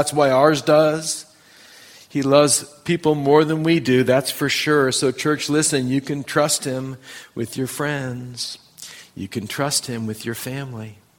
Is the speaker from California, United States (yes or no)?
yes; California, United States; And I said, no, I'm not from here. I'm from California.